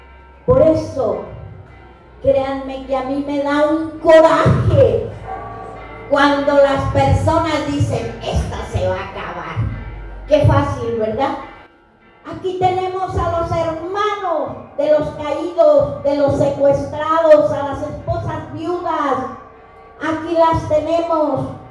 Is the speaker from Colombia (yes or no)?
no; Cherán, Michoacán, Mexico; en esos momentos difíciles de mi gente, de mi pueblo, los niños lloraban, las mujeres también llorábamos